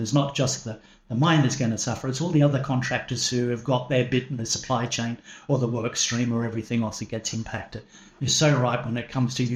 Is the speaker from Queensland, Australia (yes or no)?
no; Sydney, New South Wales, Australia; I'm originally from Sydney, Australia